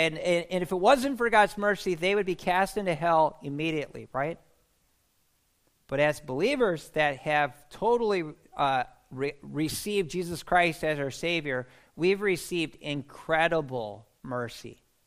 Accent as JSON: {"language": "English", "country": "United States", "said": "if somebody really has a problem with the fact that I'm American."}